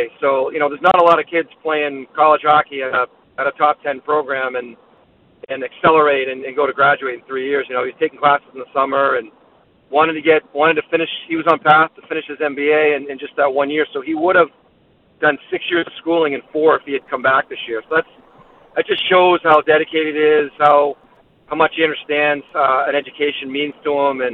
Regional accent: United States; I grew up going to Cultus Lake in the summers and stuff, even though I'm American

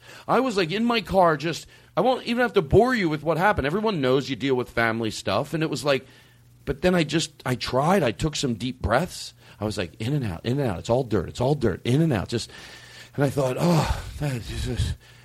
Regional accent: Philadelphia, Pennsylvania, United States; Well, I grew up in Philadelphia. When you leave from the airport, when you go to where you have to go, you pass refineries, oil tanks.

